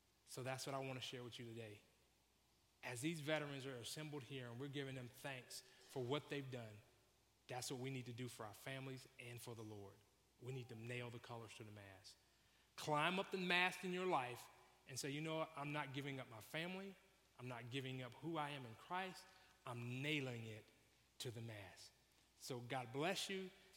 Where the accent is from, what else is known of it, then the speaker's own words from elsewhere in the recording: United States; since I'm an American, I'm just going to simply say thank you.